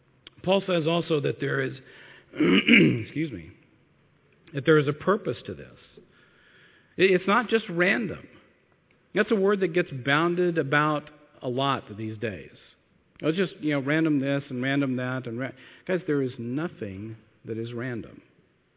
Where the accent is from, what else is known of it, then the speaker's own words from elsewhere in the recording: United States; You know, as an American, I look at my country, and in so many ways it seems like, man, just the wheels are falling off.